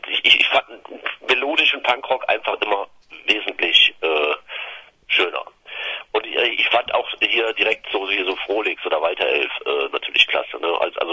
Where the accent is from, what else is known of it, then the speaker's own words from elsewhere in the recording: Cologne, North Rhine-Westphalia, Germany; wir sind halt Kölner, sehr gemütlich.